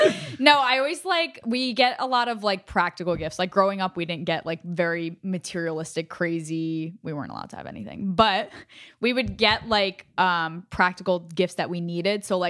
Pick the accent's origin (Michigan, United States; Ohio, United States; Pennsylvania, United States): Pennsylvania, United States; also born or lived in Staten Island, New York; I grew up in Pennsylvania, so you're not wrong.